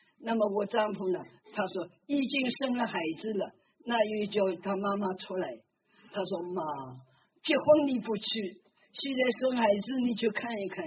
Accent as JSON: {"language": "Chinese", "town": "Ningbo", "region": "Zhejiang", "country": "China", "said": "因为我们宁波人叫阿婆阿婆"}